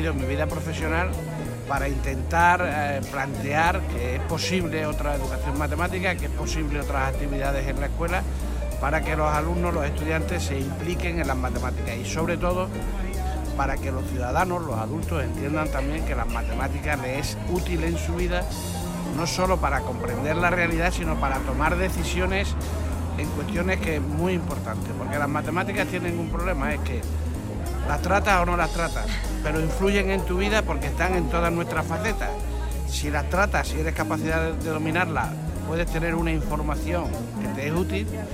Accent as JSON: {"language": "Spanish", "town": "Badajoz", "region": "Extremadura", "country": "Spain", "tie": "born there", "said": "yo nací en Badajoz hace ya 67 años."}